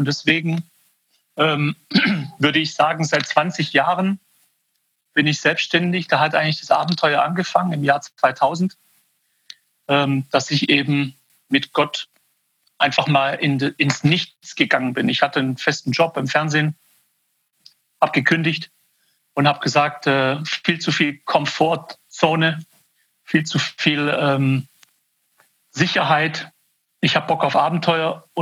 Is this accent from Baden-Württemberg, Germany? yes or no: yes; Baden-Württemberg, Germany; Meine Eltern sind aus dem Iran Ende der 60er Jahre nach Deutschland gekommen. Da bin ich hier in der Nähe von Stuttgart geboren